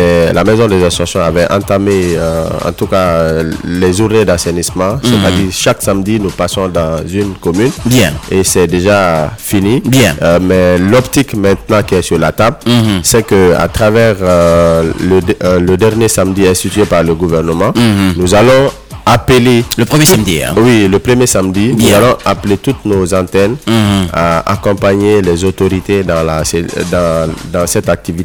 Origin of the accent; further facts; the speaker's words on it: Guinea; En tant que jeune, on parle en tant que Guinéen